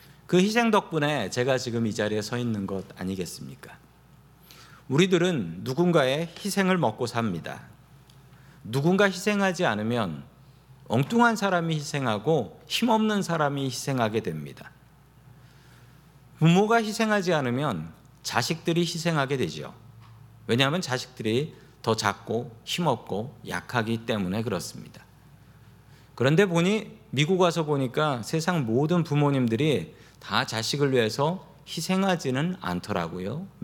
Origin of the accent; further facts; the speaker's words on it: Seoul, South Korea; 저는 아주 가난한 집에서 태어났습니다. 서울에서 살기는 했지만 봉천동에 있는 무허가 주택에서 살았고 고등학교 때까지 무허가 주택에서 살았습니다.